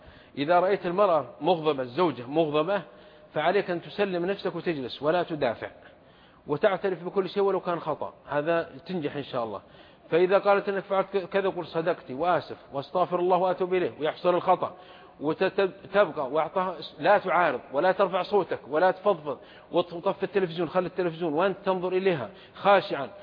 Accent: Saudi Arabia; عندنا في السعودية

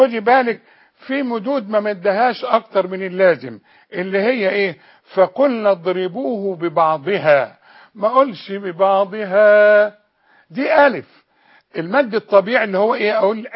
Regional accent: Sharqia Governorate, Egypt; also born or lived in Cairo; والله اصلا انا من الشرقية وبحب الشراجوة.

